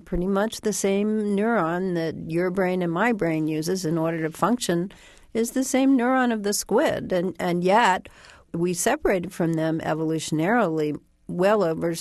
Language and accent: English; Midwest, United States; Well, first of all, you have to understand I come from the Midwest, so the whole thing about the ocean is a big surprise to me.